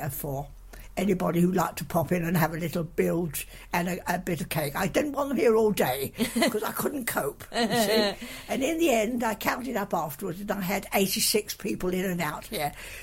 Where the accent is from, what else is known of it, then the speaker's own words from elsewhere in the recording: East of England, United Kingdom; I came from South West Essex, where we'd lived most since I was five.